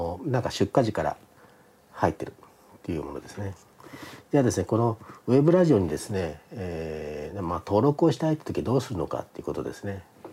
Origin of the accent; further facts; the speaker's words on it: Okazaki, Aichi, Japan; まあ、私の田舎 の愛知県岡崎市の